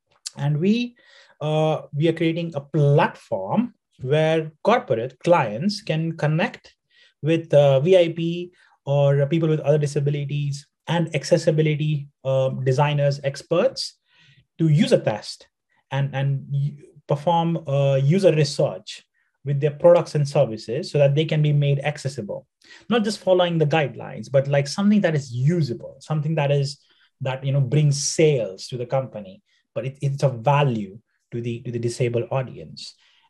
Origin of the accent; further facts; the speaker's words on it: Nepal; also born or lived in India; now in United Kingdom; Yes, so as I said, I'm from Nepal. I have spent most of my life hustling in India. Did my engineering there, and then I came to UK 4 years ago